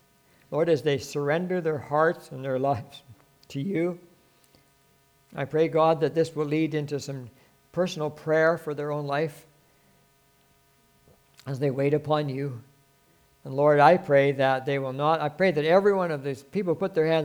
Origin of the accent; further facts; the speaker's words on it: Regina, Saskatchewan, Canada; also born or lived in Moose Jaw; And we said, well, we've never been there. We're from Regina, right, or Moose Jaw, wherever you want to be.